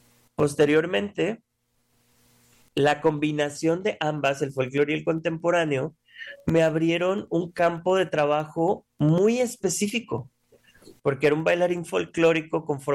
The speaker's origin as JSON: {"language": "Spanish", "country": "Mexico", "said": "Pues soy mexicano."}